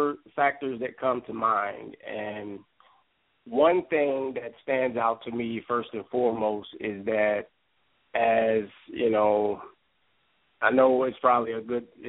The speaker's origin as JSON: {"language": "English", "town": "Norfolk", "region": "Virginia", "country": "United States", "said": "I'm originally from there. I can't speak for her, but yeah, it's the hometown, the Hampton Roads area."}